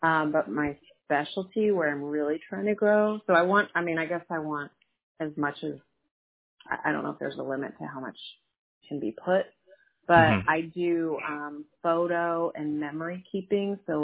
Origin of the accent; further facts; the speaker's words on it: Oklahoma, United States; moved away; also born or lived in Orlando; I grew up in Oklahoma, but I moved here from Orlando. I was in Orlando for 12 years after growing up in Oklahoma. So we've been here 14 years